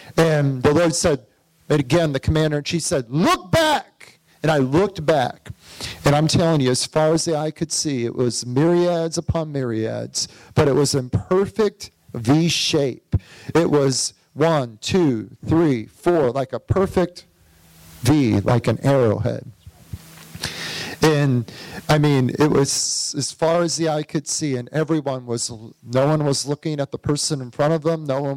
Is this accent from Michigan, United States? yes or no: yes; Flint, Michigan, United States; He heard I was from Flint.